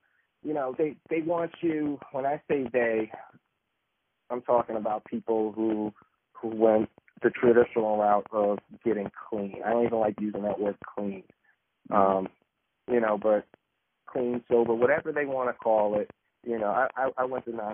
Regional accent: Wilkes-Barre, Pennsylvania, United States; now in Philadelphia, United States; I live in Philadelphia, PA. I'm originally from Wilkes-Barre, PA. You know, I grew up normal kid, blue-collar family, hardworking.

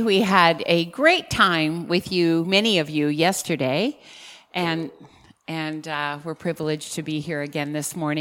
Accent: Vancouver, British Columbia, Canada; We're from Vancouver, Canada.

